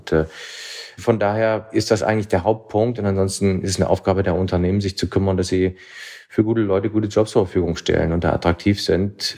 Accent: Erfurt, Thuringia, Germany; Nehmen Sie meine Heimatstadt Erfurt

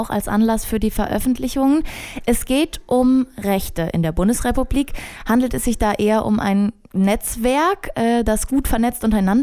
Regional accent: Rhineland-Palatinate, Germany; Grüß Gott, ich komme auch Süddeutscher in Rheinland-Pfalz allerdings.

